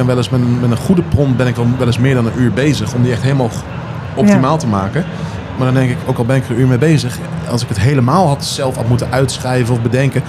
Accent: Netherlands; Nou, ik bedoel, heel veel mensen denken, we zijn Nederlanders, even heel stom gezegd.

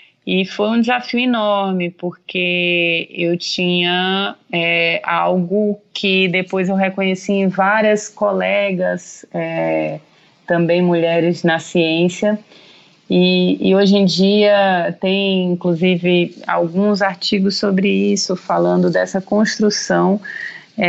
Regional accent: Ceará, Brazil; Então, eu sou uma cearense que passou a vida inteira aqui no Nordeste e que sou apaixonada por ciência, né?

